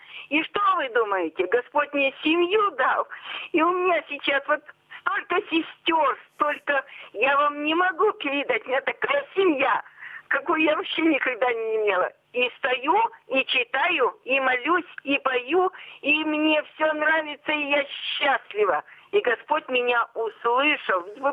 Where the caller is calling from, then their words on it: Kizel, Perm Krai, Russia; Я звоню вам из Кизела.